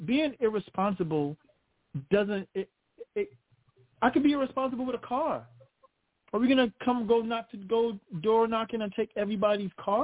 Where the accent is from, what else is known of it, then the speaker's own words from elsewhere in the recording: Brooklyn, New York, United States; moved away; You know, I'm from New York, Brooklyn, and remember I shared this story so much times that when I first moved out to Virginia